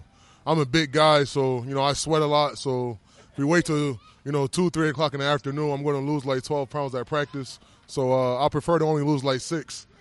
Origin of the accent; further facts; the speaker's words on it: Connecticut, United States; I'm from Connecticut and it snows all the time up there.